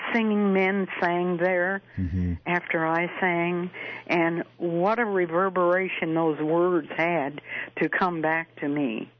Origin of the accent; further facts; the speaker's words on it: Michigan City, Indiana, United States; Indiana is my home state. That's where I was born, in Michigan City, Indiana, which is 45 miles from Illinois.